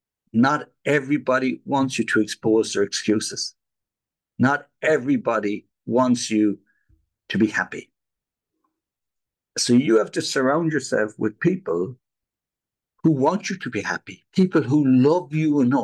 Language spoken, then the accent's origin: English; Ireland; As an Irish guy growing up, I've never had alcohol.